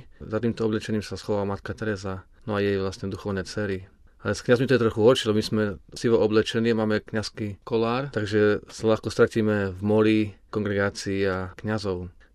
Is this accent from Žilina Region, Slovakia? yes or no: no; Čaka, Nitra Region, Slovakia; Pochádzam z Čace, ako mladý študent na strednej škole som často pomáhal na fare.